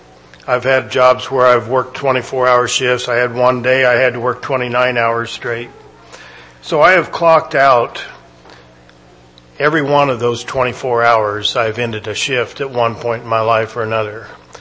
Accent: United States; I thank God that I'm an American.

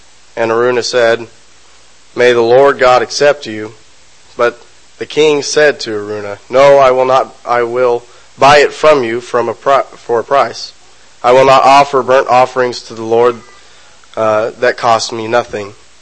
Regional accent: United States; I am an American and we are notorious for pronouncing things wrong.

